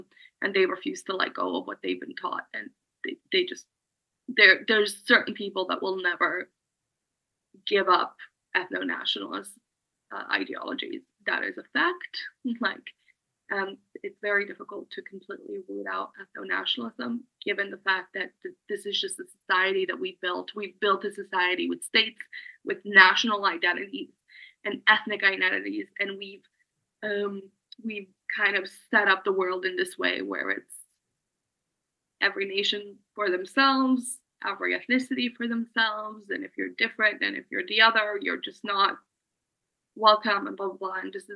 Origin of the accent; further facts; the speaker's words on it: Bosnia & Herzegovina; And I was born in Bosnia. I love Bosnia. I am Bosnian. I love my culture. I love who I am. I really, truly do. I'm very proud to be from there.